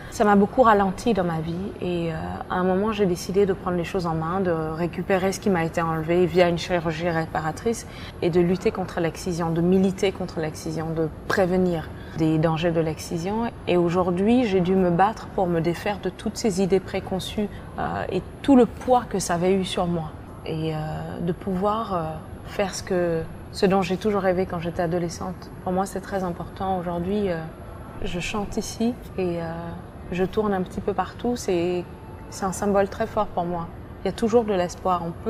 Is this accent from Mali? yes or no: yes; Mali; Je suis née et j'ai grandi au Mali